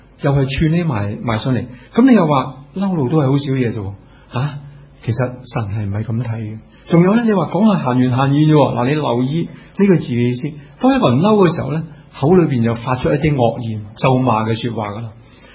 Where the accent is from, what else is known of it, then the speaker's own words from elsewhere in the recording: Guangdong, China; 我哋广东人呢好即係好似人话啲研究呢广东话呢嘅粗俗语呢係比其他嘅方言更加厉害。